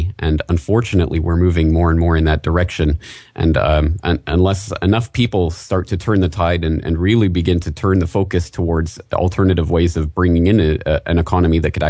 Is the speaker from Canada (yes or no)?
yes; Canada; Obviously, as a Canadian and someone who's grown up in that political climate, that's what I know best and feel best situated to talk about.